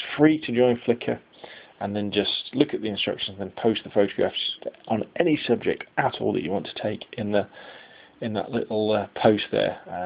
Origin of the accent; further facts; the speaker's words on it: Gosport, South East England, United Kingdom; around the town that is my hometown, that is Gosport